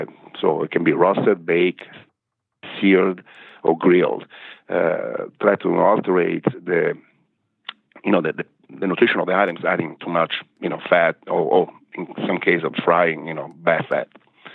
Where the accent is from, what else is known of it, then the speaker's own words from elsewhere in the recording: Italy; English is a second language; because I'm originally from the Mediterranean area, I'm Italian, and all those countries around the Mediterranean, we are so lucky